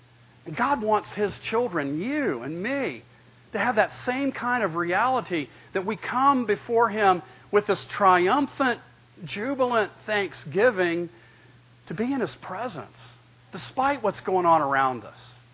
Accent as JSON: {"language": "English", "country": "United States", "said": "because I'm an American and I don't bow to anybody."}